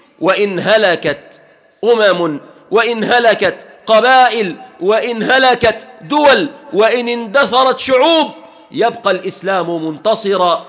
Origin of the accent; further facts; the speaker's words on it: Egypt; بلادنا مصر المسلمة